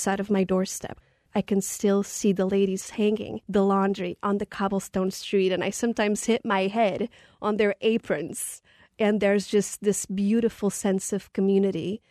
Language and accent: English; Lisbon, Portugal; And I was born and raised in Lisbon. I've always lived in big cities. About 2 years ago, I made the decision to move to a smaller town in the outskirts of the city of Lisbon